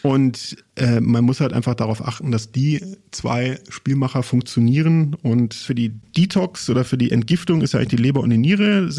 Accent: Munich, Bavaria, Germany; ich komme ja aus München

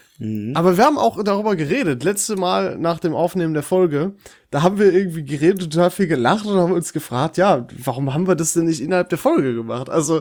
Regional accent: Dorsten, North Rhine-Westphalia, Germany; In Dorsten zum Beispiel, also aus meiner Heimatstadt, ist das eindeutig Veltins.

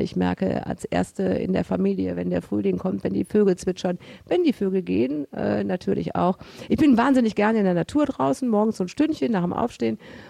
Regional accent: Mönchengladbach, North Rhine-Westphalia, Germany; Ich bin nun mal in Mönchengladbach geboren und zwar groß geworden, direkt am alten Bückelberg-Stadion.

